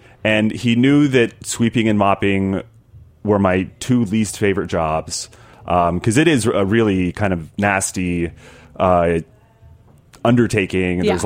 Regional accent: Tennessee, United States; I grew up in Tennessee, and so it felt like a rite of passage.

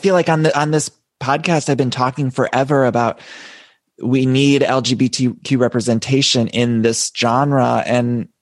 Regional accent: Ohio, United States; I'm from Ohio.

